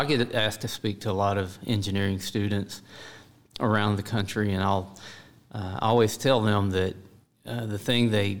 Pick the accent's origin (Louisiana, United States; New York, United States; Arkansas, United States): Arkansas, United States; Hot Springs; But I grew up in Arkansas, in Hot Springs, Arkansas, where I still live today.